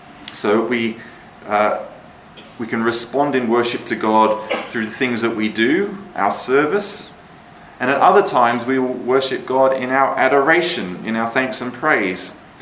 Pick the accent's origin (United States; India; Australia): Australia; But when I was growing up in Australia, it was like there was no health and safety whatsoever.